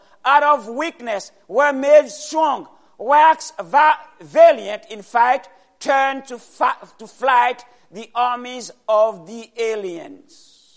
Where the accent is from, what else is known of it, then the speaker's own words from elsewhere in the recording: Atlanta, Georgia, United States; I come from Atlanta.